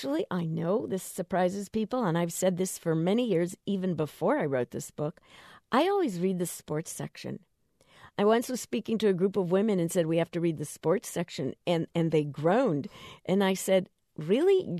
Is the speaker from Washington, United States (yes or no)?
no; Chicago, Illinois, United States; now in San Francisco, United States; because I'm from Chicago and I live here in San Francisco.